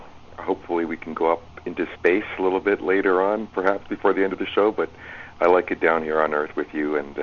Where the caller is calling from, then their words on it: Montreal, Quebec, Canada; I'm calling from Montreal.